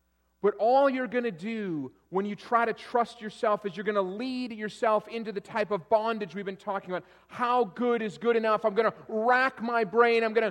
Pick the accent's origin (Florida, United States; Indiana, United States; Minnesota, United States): Minnesota, United States; I'm from Minnesota. I don't think it's Christmas until there's 2 feet of snow on the ground